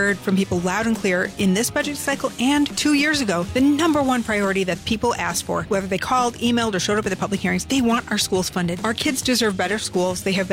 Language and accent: English; Wisconsin, United States; I'm a girl from Taylor County.